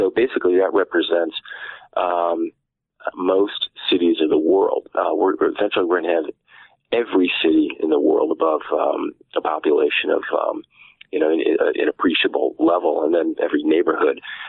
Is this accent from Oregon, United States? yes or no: no; New York, United States; You know, well, Chinatown is pretty close to home for me, because I'm from New York.